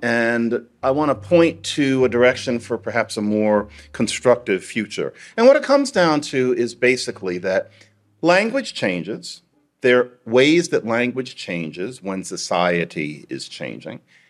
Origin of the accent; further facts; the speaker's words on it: Nigeria; I'm from Nigeria